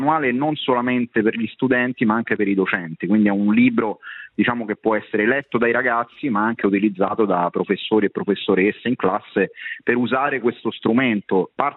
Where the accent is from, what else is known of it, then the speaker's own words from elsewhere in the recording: Rome, Lazio, Italy; Io ho iniziato in quel periodo storico con la scena romana, perché sono di Roma